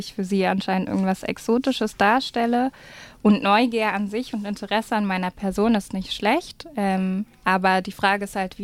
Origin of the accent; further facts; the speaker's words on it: Berlin, Germany; born there; now in Tübingen, Germany; Genau, ich bin in Berlin geboren.